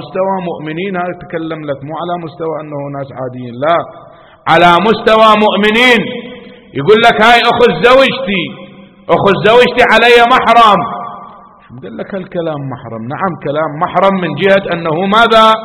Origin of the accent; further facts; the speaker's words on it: Najaf, Najaf Governorate, Iraq; أنا شايف في العراق عندنا في النجف